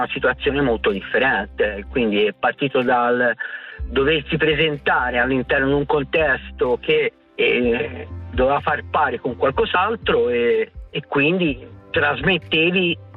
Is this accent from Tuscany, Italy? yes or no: yes; Livorno, Tuscany, Italy; Sì, io sono livornese.